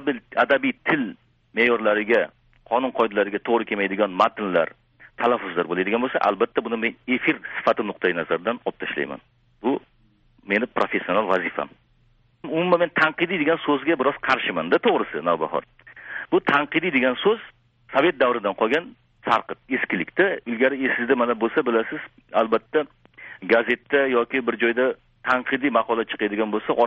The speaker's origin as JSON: {"language": "Uzbek", "region": "Fergana Region", "country": "Uzbekistan", "moved": "as an adult", "lives_now": "Tashkent, Uzbekistan", "said": "Men farg'onalikman. Toshkentga 32 yoshimda kelganman."}